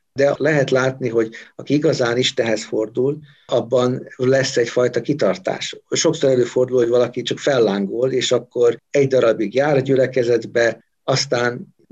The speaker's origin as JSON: {"language": "Hungarian", "town": "Szarvas", "region": "Békés", "country": "Hungary", "lives_now": "Orosháza, Hungary", "said": "én szarvasi származású vagyok. Tőzsgyökeres evangélikus családba születtem bele."}